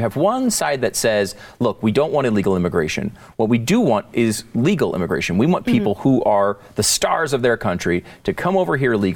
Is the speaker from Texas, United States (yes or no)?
no; New York, United States; born there; I was born in New York. I just lucked into it, right?